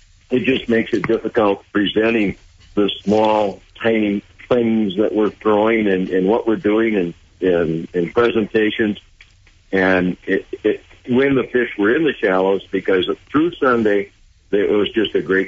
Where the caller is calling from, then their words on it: Minnesota, United States; We're up in the Brainerd Lakes area, and that encompasses a lot of lakes.